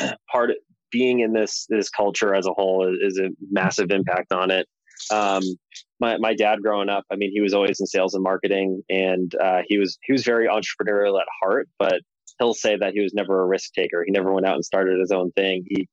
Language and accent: English; Boston, Massachusetts, United States; then growing up in Boston, I caddied a lot.